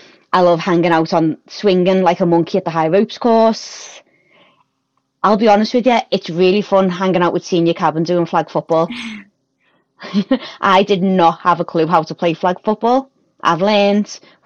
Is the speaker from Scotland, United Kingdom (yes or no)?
no; Liverpool, North West England, United Kingdom; There's one, and it's like a Liverpool dish from where I'm from called Scouse.